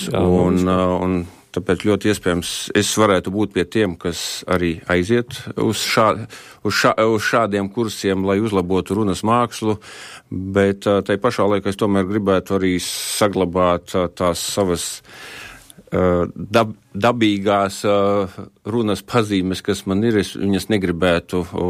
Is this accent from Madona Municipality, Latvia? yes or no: yes; Madona Municipality, Latvia; accent: Madona dialect; varbūt mans dialekts, kas ir, nāk no Madonas puses, bet es ar savu dialektu lepojos